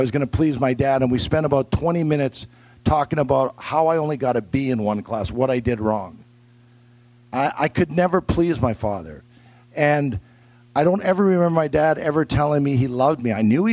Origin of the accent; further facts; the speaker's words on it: Vancouver, British Columbia, Canada; It started for me, I'm Canadian. I'm from Vancouver, Canada. Grew up there. I was a single child, only child.